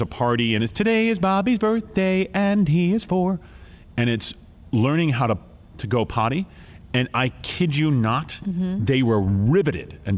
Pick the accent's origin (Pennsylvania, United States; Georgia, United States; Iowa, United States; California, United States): Pennsylvania, United States; I am from outside of Philly.